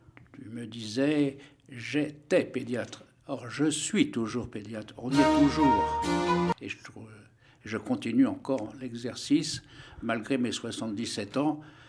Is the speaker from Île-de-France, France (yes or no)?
yes; Paris, Île-de-France, France; born there; c'est pour ça que je suis né à Paris, mais je reste alsacien de cœur.